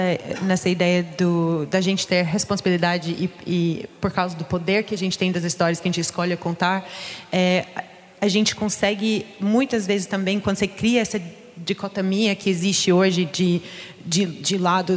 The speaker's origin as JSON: {"language": "Portuguese", "country": "United States", "second_language": "Portuguese", "said": "eu sou dos Estados Unidos e a gente passou por um momento parecido uns anos atrás"}